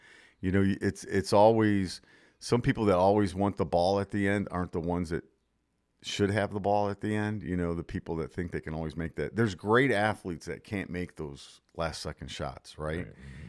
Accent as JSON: {"language": "English", "town": "Chicago", "region": "Illinois", "country": "United States", "tie": "born or raised there", "said": "Since I was a kid, I grew up in Chicago, by the way, if you're listening for the first time."}